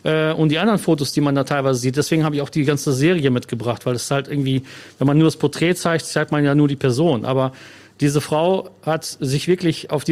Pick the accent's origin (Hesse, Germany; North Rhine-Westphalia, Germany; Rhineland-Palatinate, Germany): North Rhine-Westphalia, Germany; Cologne; now in Lippe, Germany; ich komme ja aus Köln. Also ich habe meine Kindheit in Köln verbracht und bin dann nach Lippe gezogen